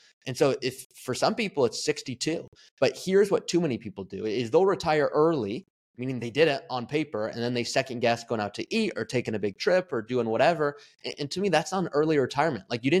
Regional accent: Malibu, California, United States; when I was kind of the rock star and superstar of soccer growing up in Malibu and this and that, I always had a ball

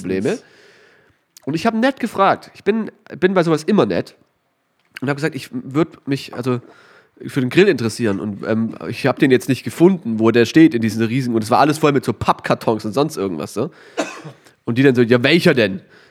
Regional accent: Baden-Württemberg, Germany; Ich habe mich als Schwabe vor allem natürlich darauf vorbereitet

